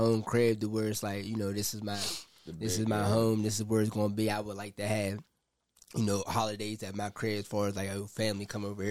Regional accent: Clarendon Parish, Jamaica; I'm originally from Clarendon.

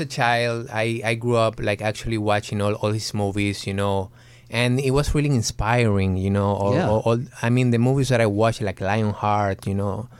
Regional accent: Maracaibo, Zulia, Venezuela; now in United States; I was born and raised in Maracaibo, Venezuela.

